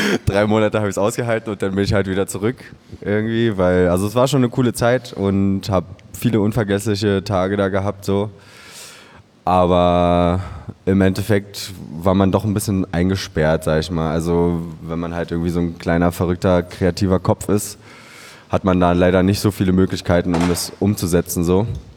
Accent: Berlin, Germany; born or raised there

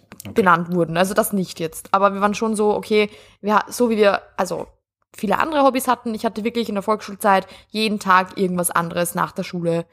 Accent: Austria; also ich bin ja am Land aufgewachsen, 2 Stunden entfernt von Wien mit dem Zug und bin 3-mal in der Woche dafür, nur fürs Tanzen, nach Wien gependelt, nach der Schule.

